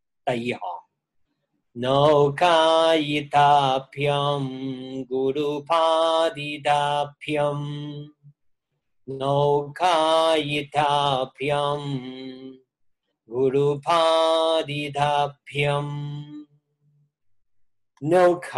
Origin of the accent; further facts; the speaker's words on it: Hong Kong; 当然我们是香港人，本身对海洋呢照计应该有些 feel 的，很近海边的嘛。